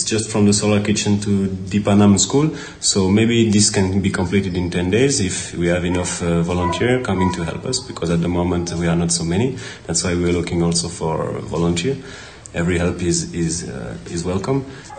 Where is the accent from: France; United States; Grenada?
France; English is a second language; now in Auroville, India; I come from France. I live also in India, and I came in Auroville